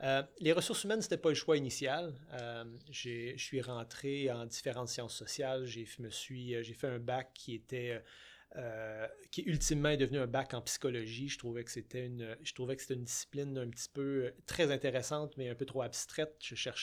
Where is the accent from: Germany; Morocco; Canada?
Canada; Coteau-du-Lac, Quebec; je suis un Québécois d'une petite ville du sud-ouest de Montréal qui s'appelle Coteau-du-Lac, une toute, toute petite ville. J'ai fait mes études, j'ai grandi dans cette petite ville sur le bord du fleuve.